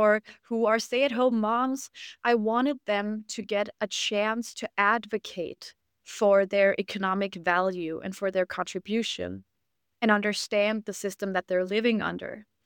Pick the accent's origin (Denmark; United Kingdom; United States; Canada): Denmark; I grew up in Denmark, where we have a lot of what you're describing there.